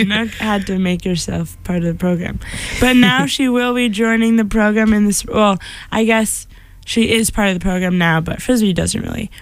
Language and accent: English; Iowa, United States; but it's cob because I'm from Iowa, so as in corn on the cob.